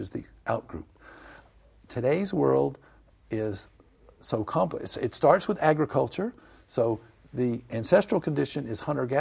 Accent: American South, United States; And I grew up in the American South, and yeah.

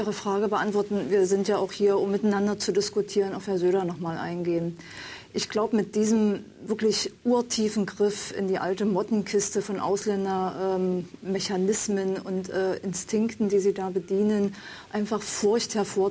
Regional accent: Dessau, Saxony-Anhalt, Germany; ich komme aus Dessau

